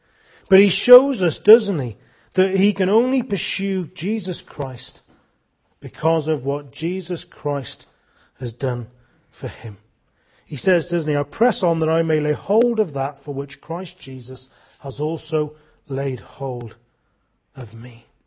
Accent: Wales, United Kingdom; We're Welsh, well, most of us are Welsh here this evening, aren't we?

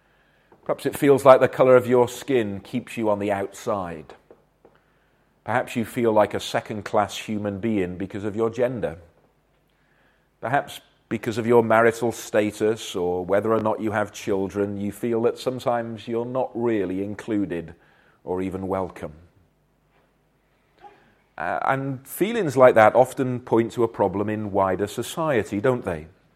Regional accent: Wales, United Kingdom; I'm a passionate Welshman, but although I was born in Wales, I don't speak Welsh, and my parents are both English.

